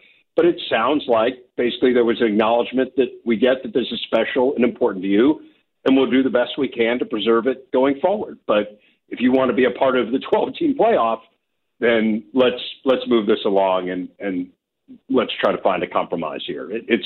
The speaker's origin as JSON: {"language": "English", "region": "Midwest", "country": "United States", "tie": "born or raised there", "said": "I grew up in the Midwest."}